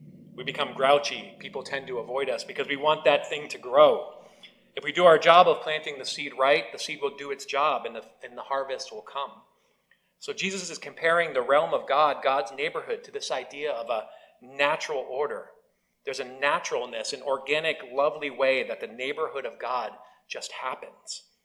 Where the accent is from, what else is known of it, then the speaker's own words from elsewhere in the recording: Maine, United States; And the waitress, she asked us where we're from. And we said, "We're from Maine," and we got all very proud.